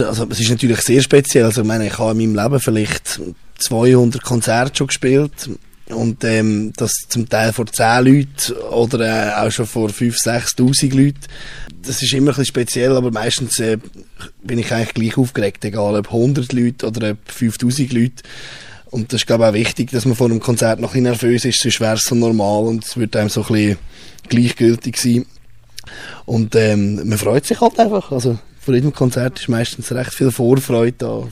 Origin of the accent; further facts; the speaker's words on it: Switzerland; Als Schweizer Musiker sagt man immer, sehr schwierig zu rauskommen